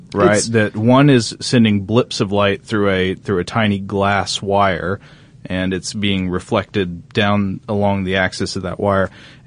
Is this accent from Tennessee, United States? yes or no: yes; Chattanooga, Tennessee, United States; when I go home to my hometown of Chattanooga